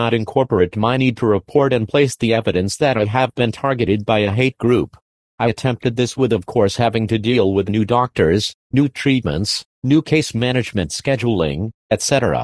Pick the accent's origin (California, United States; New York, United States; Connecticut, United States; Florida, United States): California, United States; San Bernardino; I am homeless here in my hometown of San Bernardino